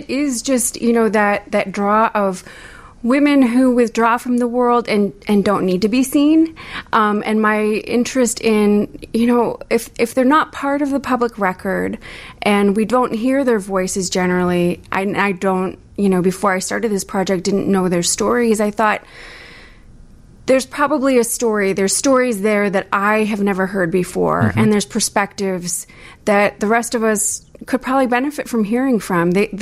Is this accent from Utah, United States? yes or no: no; Rockford, Illinois, United States; also born or lived in Chicago; And I was from Chicago, but grew up near this community in Rockford, but didn't know it existed.